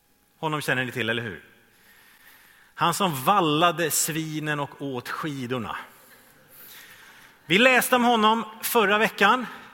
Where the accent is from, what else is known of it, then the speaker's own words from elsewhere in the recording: Trollhättan, Västra Götaland County, Sweden; Jag är svensk. Jag är man. Jag är gift. Jag är pappa. Jag är 47 år. Jag är Trollhättebo. Jag är Norrlands ättling och stockholmare.